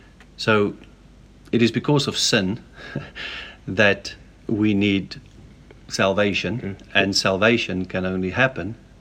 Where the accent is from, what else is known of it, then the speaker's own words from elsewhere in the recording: South Africa; also born or lived in Russia; I grew up in South Africa, obviously. Eventually went to Russia as a missionary.